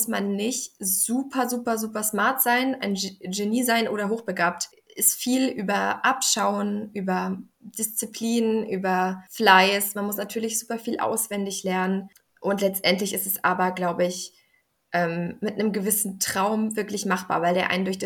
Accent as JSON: {"language": "German", "region": "Saxony", "country": "Germany", "said": "Ich komme aus einem kleinen Dorf ursprünglich, aus der Nähe von Dresden tatsächlich. Und ich bin 2004 geboren, jetzt noch 19 Jahre jung, bald nicht mehr."}